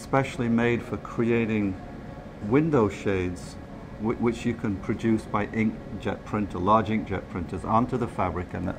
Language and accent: English; Iowa, United States; I'm from Iowa, and I'm exhibiting on the fifth floor of the Urban Institute for Contemporary Arts on Fulton Street.